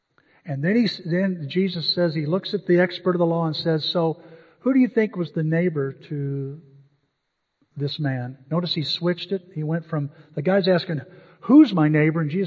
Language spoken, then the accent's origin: English; Illinois, United States; When I grew up in Southern Illinois, Route 130 was called Bloody 130